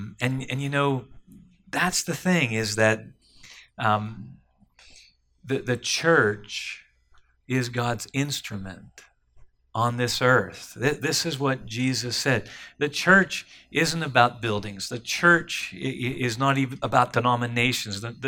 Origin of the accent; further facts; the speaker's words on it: Johnstown, United States; when I met Jim and he found out I was from Johnstown, he said, "I don't like people from Johnstown."